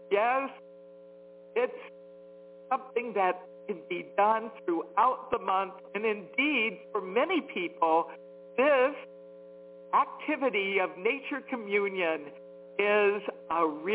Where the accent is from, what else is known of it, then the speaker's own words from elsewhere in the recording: Washington, District of Columbia, United States; Washington, D.C. metro area is my hometown.